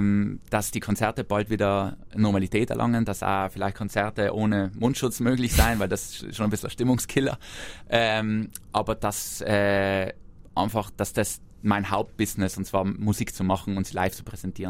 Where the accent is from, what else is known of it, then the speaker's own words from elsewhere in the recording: South Tyrol, Italy; accent: South Tyrolean; meine Heimat und meine große Liebe.